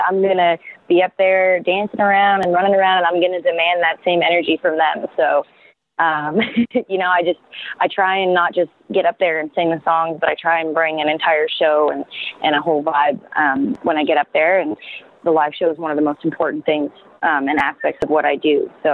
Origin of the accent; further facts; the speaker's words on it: Canada; moved away; You know, of course, I still absolutely love Canada. That's my home country. And it's always going to be that.